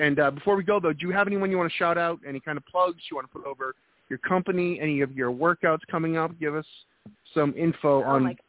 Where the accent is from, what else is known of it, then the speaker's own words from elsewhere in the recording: New Hampshire, United States; I'm originally from New England, New Hampshire.